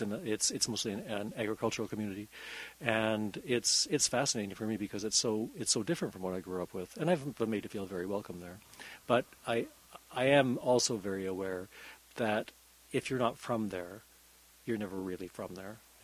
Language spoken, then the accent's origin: English; Winnipeg, Manitoba, Canada; I grew up in Winnipeg, I went back to Winnipeg in 2012 when my father became ill